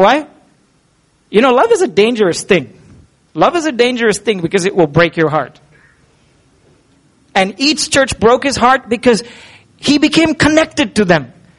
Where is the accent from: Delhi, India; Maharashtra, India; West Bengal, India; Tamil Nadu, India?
Maharashtra, India; Pune; now in Goa, India; But I come from Pune, urban city culture